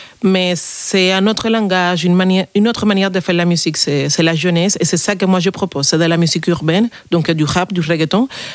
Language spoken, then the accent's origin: French; Marianao, Havana, Cuba; Dans les quartiers, voilà, moi je viens de Marianao, c'est un quartier style ghetto, on va dire.